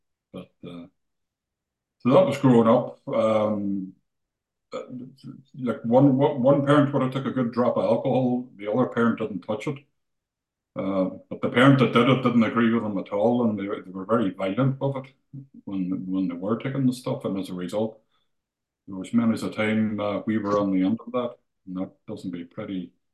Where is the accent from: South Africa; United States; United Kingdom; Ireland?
Ireland; I grew up here in the northwest of Ireland, and you know, just because I'm from Ireland